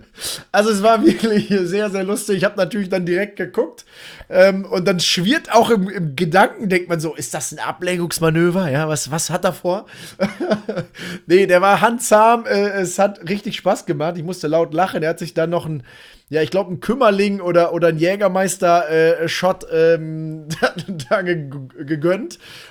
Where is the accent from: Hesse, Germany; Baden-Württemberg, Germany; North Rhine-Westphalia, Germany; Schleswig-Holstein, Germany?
North Rhine-Westphalia, Germany; Velen; Und jetzt war ich letzte Woche in Velen in meiner Heimat und habe das Prepaid-Handy abgeholt.